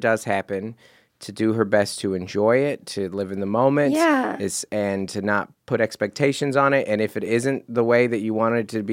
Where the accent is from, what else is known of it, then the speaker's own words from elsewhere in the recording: Seattle, Washington, United States; Well, I grew up in Seattle.